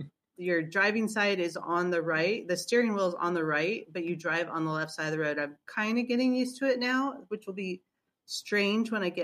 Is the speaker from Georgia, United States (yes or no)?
no; California, United States; like we're from California, or I'm from California, so Mexican food is big in California.